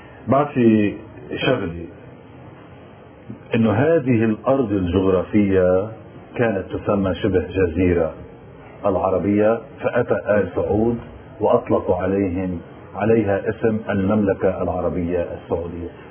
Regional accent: Lebanon; نحن لبنانيين وليس سعوديين.

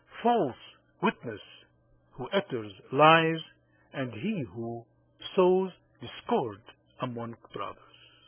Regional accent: Lebanon; خصوصا نحن كلبنانيين اليوم بلدنا عم بمر بصعوبات كتير

